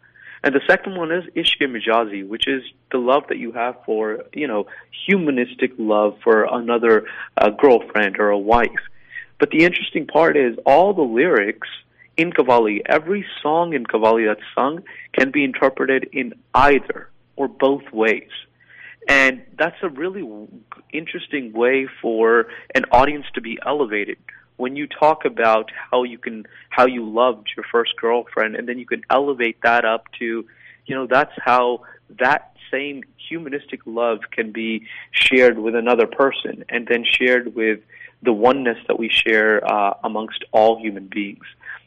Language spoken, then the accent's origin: English; United States; I am a American first and a Indian or a Pakistani or a Bangladeshi second. I am American first.